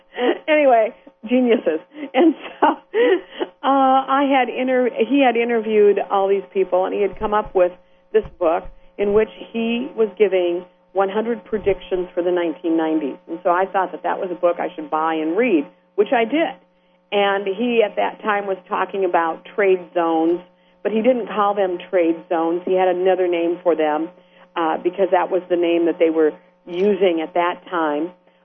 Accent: United States; Okay. I'm an American. I'm an American first.

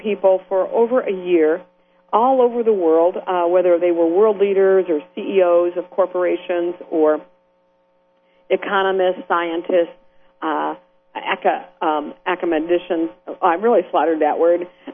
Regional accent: United States; Okay. I'm an American. I'm an American first.

